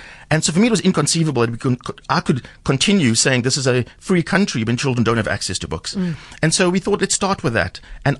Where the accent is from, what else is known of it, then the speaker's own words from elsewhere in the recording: Mitchell's Plain, Western Cape, South Africa; even though I grew up in Mitchell's Plain under very similar circumstances, there were always books in our home.